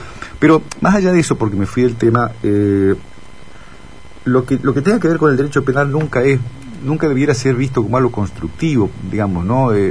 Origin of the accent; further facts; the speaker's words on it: Villaguay, Entre Ríos, Argentina; tengo muy, muy que entrañables recuerdos de mi infancia en Villaguay. Yo creo que he sido, bueno, en tu caso también, ¿no? Uh-huh. Yo he nacido allí en una ciudad muy chica, muy pueblo, aunque ha cambiado un poco últimamente